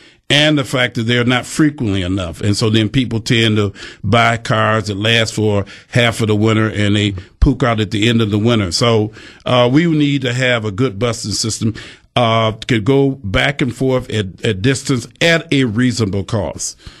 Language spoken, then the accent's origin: English; Milwaukee, Wisconsin, United States; I was raised in Milwaukee. I went to grade school, high school here, and I'm a product of blue collar.